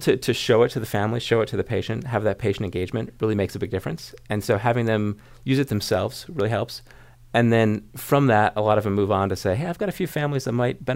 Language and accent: English; Michigan, United States; I'm from Michigan, if it's the middle of the winter